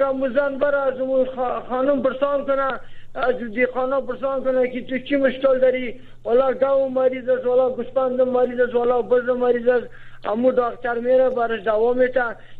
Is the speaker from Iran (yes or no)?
no; Afghanistan; ما افغان هستیم، مسلمان هستیم، از وطن هستیم